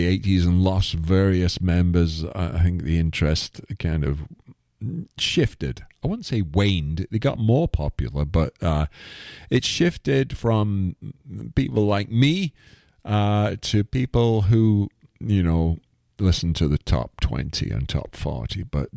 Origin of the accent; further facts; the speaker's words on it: Garswood, North West England, United Kingdom; which is literally about 10 minutes up the road from where I grew up in Garswood, which is a little village.